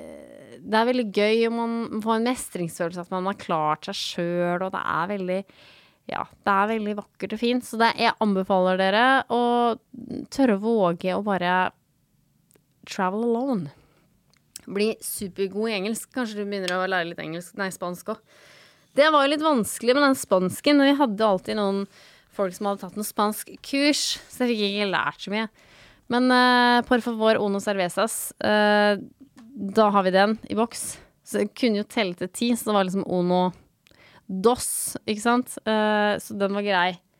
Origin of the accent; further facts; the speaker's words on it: Vestfold, Norway; Så da bestemte vi oss for å ta en natt hjemme I Vestfold.